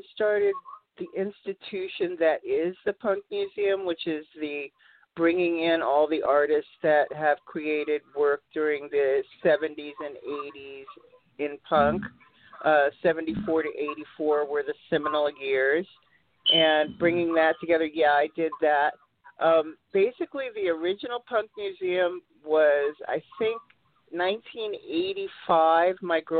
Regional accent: Cleveland, Ohio, United States; I'm from Cleveland, Ohio. I am a Coast Guard brat.

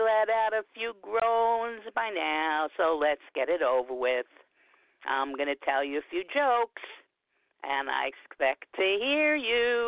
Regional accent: New York City, New York, United States; I was born and raised in New York City. People ask me if I'm from Queens, and I tell them, no, my folks are straight.

